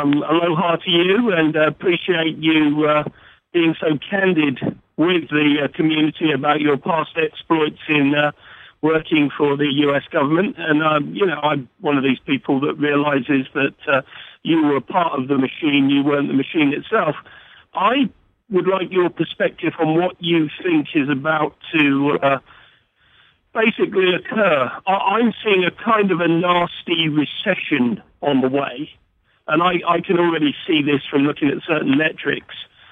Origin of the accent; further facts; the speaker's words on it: England, United Kingdom; I came over with Captain Cook, and I ducked. So, originally from England.